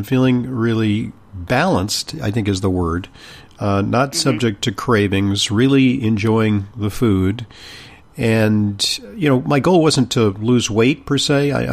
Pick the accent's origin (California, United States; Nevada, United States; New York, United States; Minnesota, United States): California, United States; I'm from California originally, so I only learned to ski later in life.